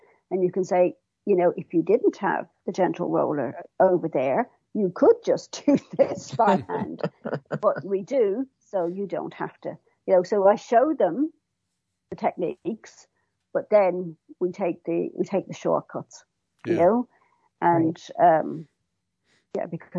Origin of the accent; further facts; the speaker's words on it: Munster, Ireland; And my family, my dad is English, and my mum is from Kerry, so we grew up in Kerry